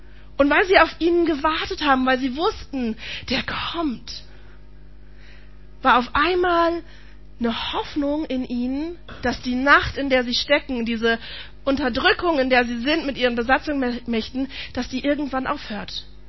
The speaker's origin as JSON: {"language": "German", "region": "Berlin", "country": "Germany", "tie": "born or raised there", "accent": "Berlin", "said": "Also ich bin Berliner. Wer das an meiner Berliner Schnauze noch nicht rausgefunden hat, ich bin Westberliner Kind. Also ich bin ungefähr ein Jahr vor der Mauer, bevor die Mauer gefallen ist, geboren. Also Westberlin ist auch so relativ bei mir. Aber Berlin."}